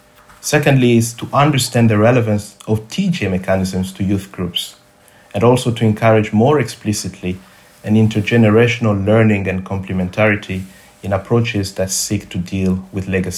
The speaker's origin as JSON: {"language": "English", "region": "Eastern Congo", "country": "DR Congo", "tie": "born or raised there", "said": "growing up in Eastern Congo, I have always been passionate about youth civic engagement."}